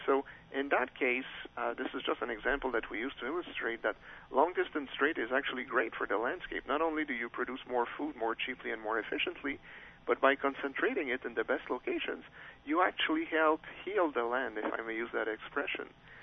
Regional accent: Canada; where I grew up in Canada, frost, either late frost in the spring or early frost in the fall, is a constant worry of farmers.

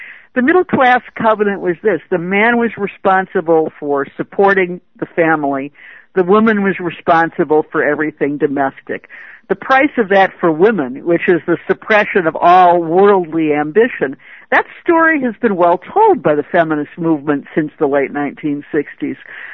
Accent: Michigan, United States; I grew up in Michigan, had lots of friends whose fathers were in both white-collar and blue-collar jobs in the auto industry

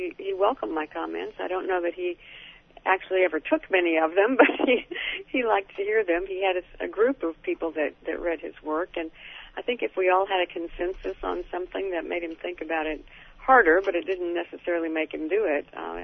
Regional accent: Arkansas, United States; I was 26. I was from Arkansas. I was totally naive about a lot of things

